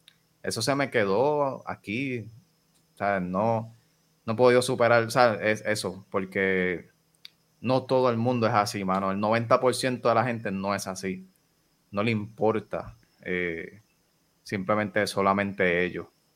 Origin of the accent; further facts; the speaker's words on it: Puerto Rico; Aquí estoy yo, que soy de Puerto Rico